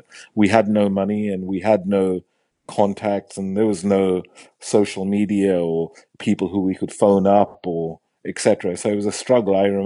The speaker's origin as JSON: {"language": "English", "town": "Nelson", "region": "North West England", "country": "United Kingdom", "tie": "born there", "said": "I was born in United Kingdom. I was born in a small town in the northwest of the country called Nelson, Lancashire, next to Burnley. It's a very industrial little village, actually. And he had a huge Pakistani community"}